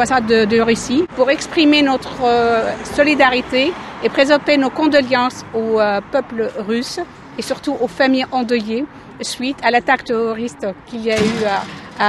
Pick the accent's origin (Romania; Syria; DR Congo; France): Syria; Nous sommes des Syriens, avant tout.